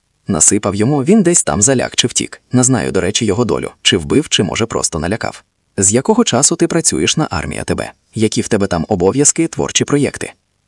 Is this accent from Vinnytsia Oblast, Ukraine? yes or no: no; Kamianets-Podilskyi, Khmelnytskyi Oblast, Ukraine; now in Kyiv, Ukraine; Я сам з Кам'янця-Подільського